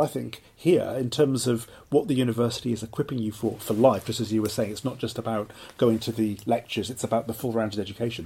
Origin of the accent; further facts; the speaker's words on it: Cardiff, Wales, United Kingdom; I suppose I didn't travel that far because I was from Cardiff